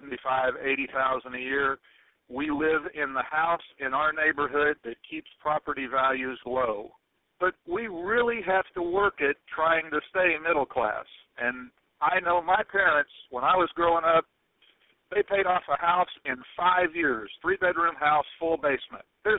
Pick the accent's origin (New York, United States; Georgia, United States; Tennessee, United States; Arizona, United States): Tennessee, United States; Chattanooga; from Chattanooga, and I do consider myself middle class